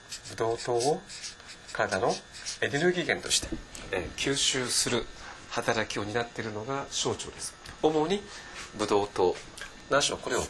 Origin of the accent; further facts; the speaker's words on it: Fukuoka, Japan; 福岡から参りました